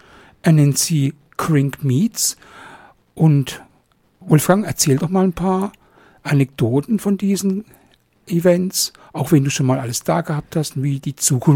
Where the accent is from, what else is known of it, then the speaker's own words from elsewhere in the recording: Au am Rhein, Baden-Württemberg, Germany; Bei uns in Auer am Rhein unten im Zollhaus.